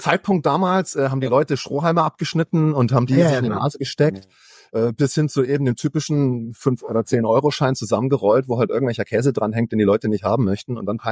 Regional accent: Konstanz, Baden-Württemberg, Germany; Wir kommen aus Konstanz. Ich habe hier studiert, bin hier groß geworden in der Region. Habe hier eine Familie gegründet und habe hier meine Firma gegründet.

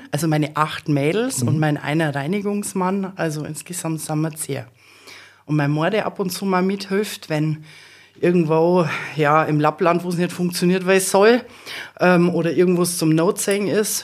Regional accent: Bayreuth, Bavaria, Germany; born there; also born or lived in Wunsiedel; also ich bin in Bayreuth geboren. Dann war ich in Wunsiedel im Kinderheim. Dann bin ich zu Pflegeeltern nach Miederdeich gekommen.

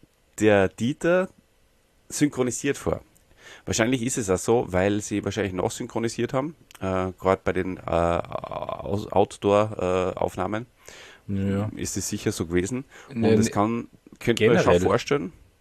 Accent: Austria; Alfred Riedl war mal ein Fußballtrainer, glaube ich, gell, bei uns in Österreich.

